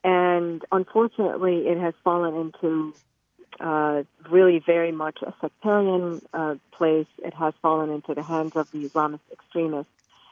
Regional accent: Iran; now in United States; I was born and raised in Iran

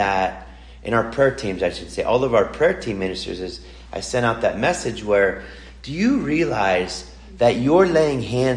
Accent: Pennsylvania, United States; Actually, we started a thing back where I grew up in Pennsylvania called, it was called Fiat

